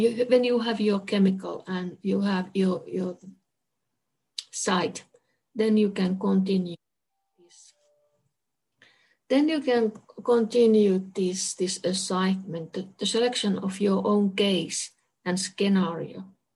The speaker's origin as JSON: {"language": "English", "region": "Kainuu", "country": "Finland", "said": "I'm coming from Kainuu, very, very few cases, old cases, boring cases."}